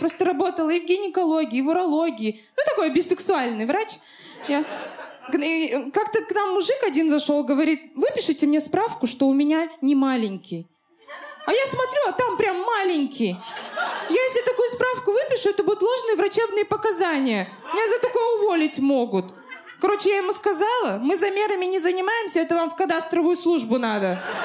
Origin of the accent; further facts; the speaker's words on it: Kazakhstan; И я говорю, так я ж казашка.